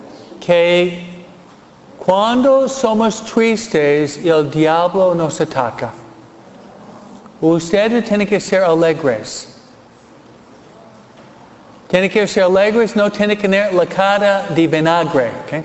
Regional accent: New York, United States; O los nuevos yorquinos, de donde vengo yo.

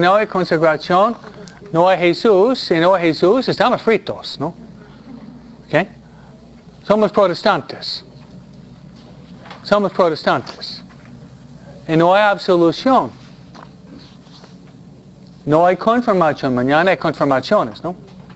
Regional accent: New York, United States; Yo vengo de Nueva York, ¿no? Cae la nieve, ¿no?

